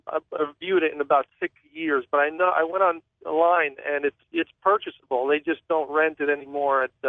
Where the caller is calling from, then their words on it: New Jersey, United States; I'm calling from New Jersey.